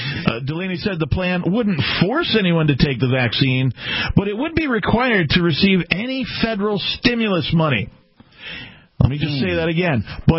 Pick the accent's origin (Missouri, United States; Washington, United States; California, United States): Washington, United States; Seattle; I come from Seattle where there's one Bitcoin ATM.